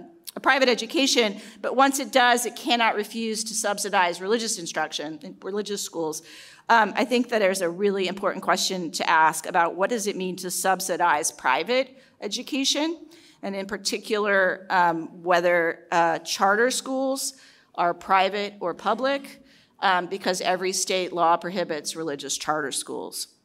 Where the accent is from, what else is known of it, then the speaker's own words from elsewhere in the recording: Indiana, United States; including Ohio and my home state of Indiana.